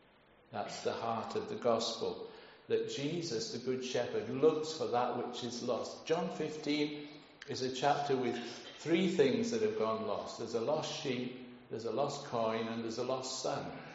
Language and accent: English; Yorkshire and the Humber, United Kingdom; Where I grew up in Yorkshire, we like to play Crown Green Bowls.